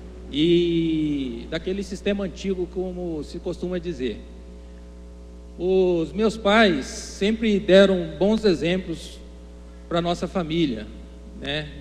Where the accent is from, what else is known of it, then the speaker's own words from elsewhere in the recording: Minas Gerais, Brazil; Eu sou mineiro, eu venho de uma família de 8 irmãos.